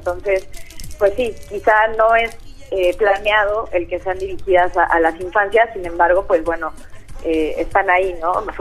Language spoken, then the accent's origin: Spanish; Mexico City, Mexico; Soy música de la Ciudad de México